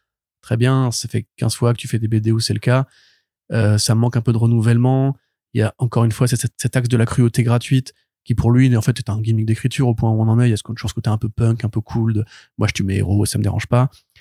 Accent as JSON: {"language": "French", "country": "France"}